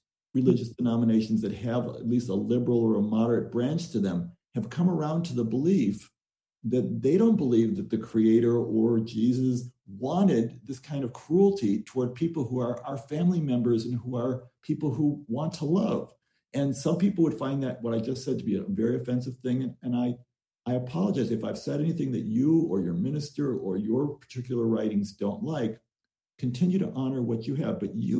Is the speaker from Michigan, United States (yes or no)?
yes; Detroit, Michigan, United States; So I know growing up in Detroit, in a fairly safe, you know, country